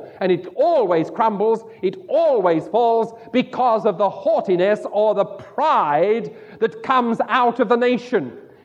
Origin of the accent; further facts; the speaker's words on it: England, United Kingdom; And I have to think of everything in terms of Labour and Conservative because I'm still English.